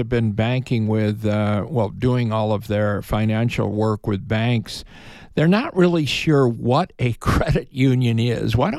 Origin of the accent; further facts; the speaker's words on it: Chicago, Illinois, United States; now in Tucson, United States; She's originally born in Chicago, Illinois, my hometown.